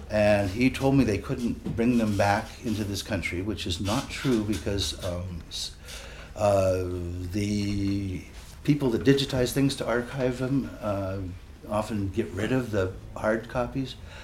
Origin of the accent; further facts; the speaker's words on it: Palo Alto, California, United States; And anyway, I grew up in Palo Alto and started hanging out at Stanford in seventh grade, 1960.